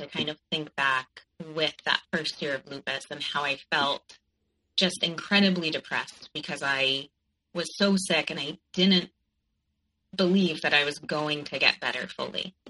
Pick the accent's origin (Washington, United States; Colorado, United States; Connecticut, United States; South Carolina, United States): Connecticut, United States; I grew up in Connecticut, and I went to New York for college